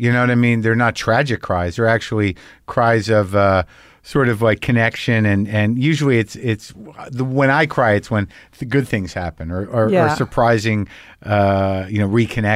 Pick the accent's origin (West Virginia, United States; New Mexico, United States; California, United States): New Mexico, United States; But like I grew up in New Mexico. So I remember what it was like being a teenager towards the tail end of the 70s.